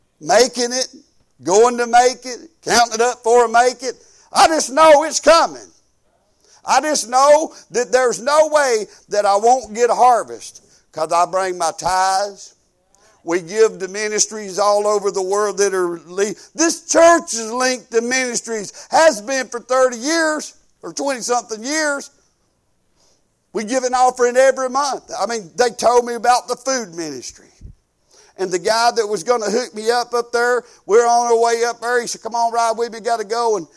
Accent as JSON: {"language": "English", "region": "Alabama", "country": "United States", "said": "we're up here from Alabama. We're in Tennessee."}